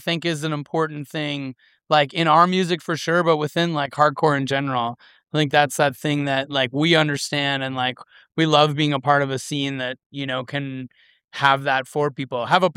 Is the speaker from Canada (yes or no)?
yes; Canada; Yeah, we've got no choice. We're Canadian.